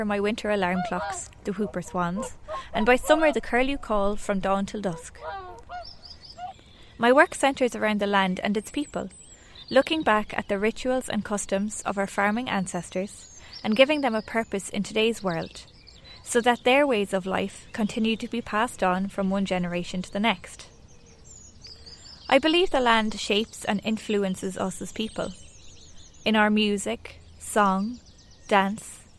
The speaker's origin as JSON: {"language": "English", "region": "Connacht", "country": "Ireland", "said": "I come from County Leitrim and I work mainly as a dancer in the traditional arts. I'm also a farmer. I live at Headford Lake"}